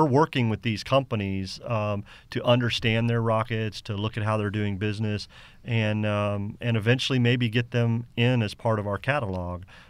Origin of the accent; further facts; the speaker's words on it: Florida, United States; also born or lived in Tennessee; I grew up actually here in Florida and kind of bounced around a little bit, but ended up in Tennessee with my dad traveling the Southeast area.